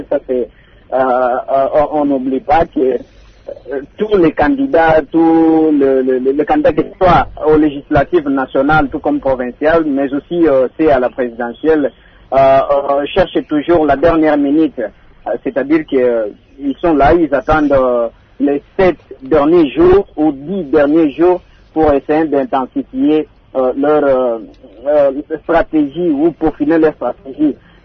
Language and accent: French; Kindu, Maniema, DR Congo; Chez moi, à Kindu, par exemple, au Maniema